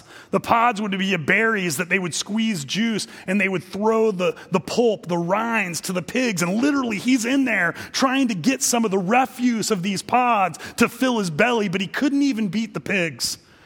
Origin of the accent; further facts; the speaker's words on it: United States; Now, I grew up in America. I don't know anything about famine.